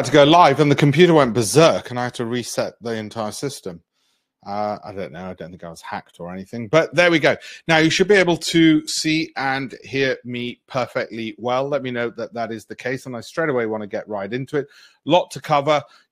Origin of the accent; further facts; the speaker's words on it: Leeds, Yorkshire and the Humber, United Kingdom; I went to school in Pudsey, so right next to I was born in Leeds.